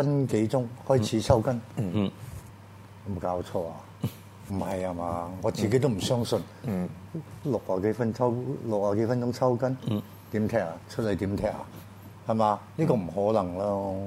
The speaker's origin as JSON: {"language": "Cantonese", "country": "Hong Kong", "said": "我唔係喺香港啊，唔係我係香港人"}